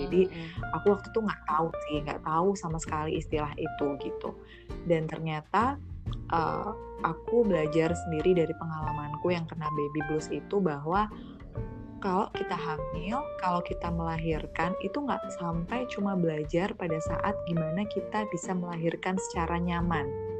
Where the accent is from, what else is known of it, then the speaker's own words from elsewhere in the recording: Purwokerto, Central Java, Indonesia; setelah itu tiba-tiba aku pulang ke Purwokerto nih, ke kampungku gitu.